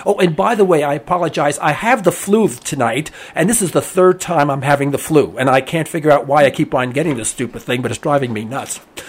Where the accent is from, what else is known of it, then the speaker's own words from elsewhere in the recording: New York, United States; now in Oklahoma, United States; My wife is from Oklahoma. I'm originally from New York.